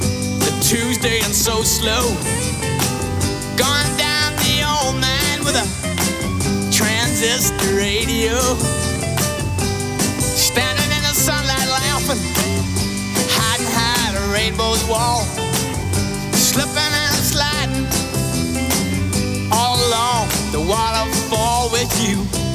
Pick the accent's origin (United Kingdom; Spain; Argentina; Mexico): Spain; Valladolid, Castile and León; porque yo soy de Valladolid y es que se nos da mal la primera... A todos los de esa ciudad.